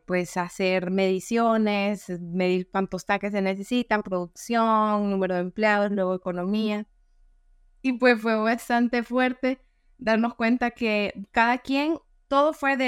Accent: El Salvador; o no sé si solo somos los salvadoreños.

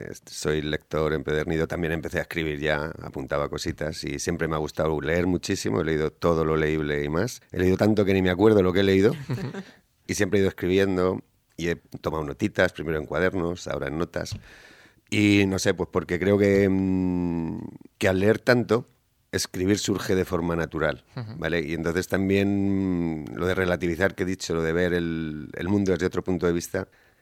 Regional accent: Cuéllar, Castile and León, Spain; La primera vez que vi el mar, porque soy de Cuéllar, que no hay mar, y entonces no me imaginaba que hubiera tal cantidad de agua salada

